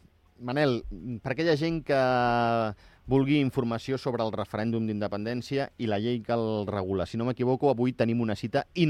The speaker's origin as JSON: {"language": "Catalan", "region": "Catalonia", "country": "Spain", "said": "Jo em presentava ja directament com a català"}